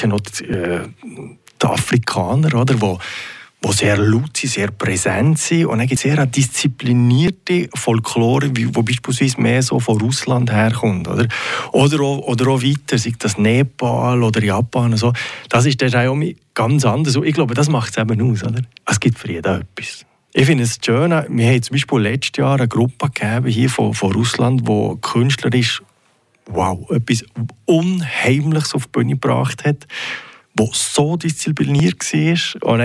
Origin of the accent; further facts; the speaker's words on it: Fribourg, Switzerland; Also als Freiburger kommt man vorhin nicht darum